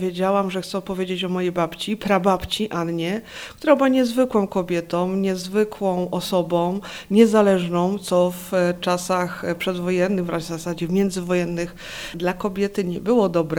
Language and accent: Polish; Silesian Voivodeship, Poland; born there; jestem z urodzenia Ślązaczką